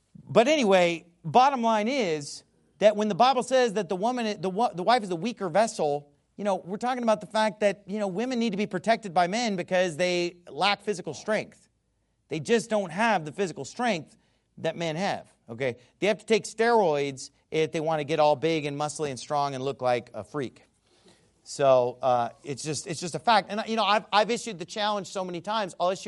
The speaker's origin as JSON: {"language": "English", "region": "California", "country": "United States"}